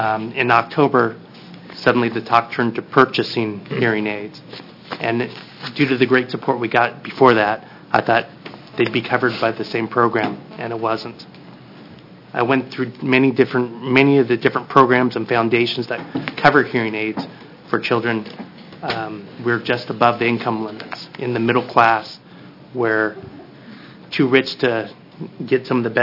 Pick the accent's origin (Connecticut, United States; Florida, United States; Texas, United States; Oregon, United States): Oregon, United States; Grants Pass; also born or lived in Gold Hill; I grew up in the Grants Pass and Gold Hill area and graduated from Hidden Valley High School.